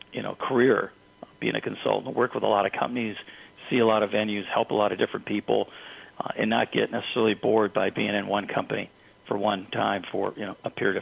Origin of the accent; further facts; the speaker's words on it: Grand Rapids, Michigan, United States; So my background is interesting. I grew up in Grand Rapids, Michigan.